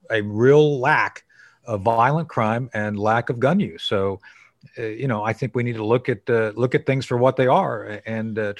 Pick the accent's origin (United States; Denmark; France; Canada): United States; Ohio; and I'm from Ohio. I went to college mm-hmm. in Dayton, Ohio, and I know quite a bit about Columbus.